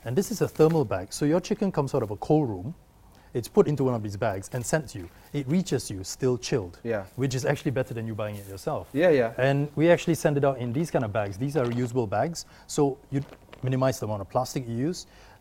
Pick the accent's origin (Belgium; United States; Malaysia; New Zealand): Malaysia; And, you know, being Malaysian